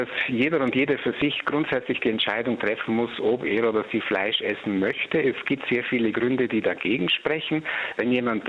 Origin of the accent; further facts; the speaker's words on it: Trentino-Alto Adige, Italy; ich denke jetzt auch in meiner Heimat in Südtirol